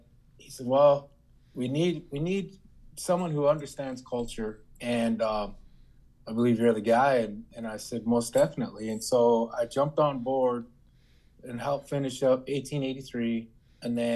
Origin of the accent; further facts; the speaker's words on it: United States; when people think about cowboys, they don't think about us as American Indian folks being that as well.